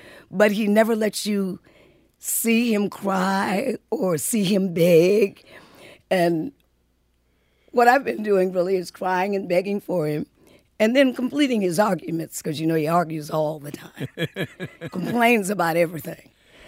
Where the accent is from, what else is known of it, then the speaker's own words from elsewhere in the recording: Detroit, Michigan, United States; I didn't think anything about Muscle Shoals. I was from Detroit. So no, I didn't go.